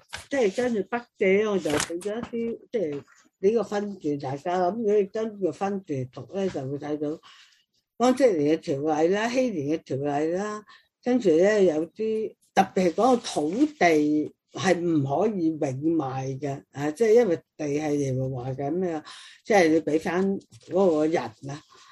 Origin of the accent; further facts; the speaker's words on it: China; 咁你你我哋中國人都有嘅，譬如可以賣身嘅